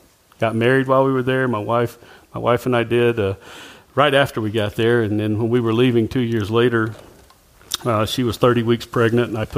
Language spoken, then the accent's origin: English; Mississippi, United States; now in San Diego, United States; I grew up in the South and nothing Mississippi, and now I'm in San Diego, California